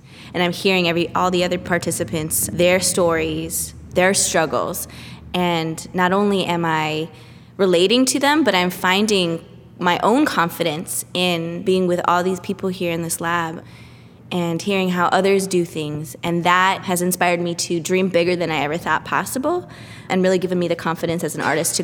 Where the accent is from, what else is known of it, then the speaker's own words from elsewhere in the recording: United States; So I'm Mexican, I'm Filipina, I am American. I grew up with the three languages and I was very confused.